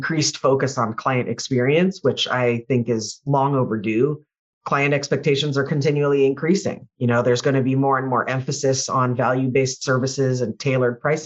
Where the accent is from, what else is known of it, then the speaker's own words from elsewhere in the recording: California, United States; I grew up in Silicon Valley.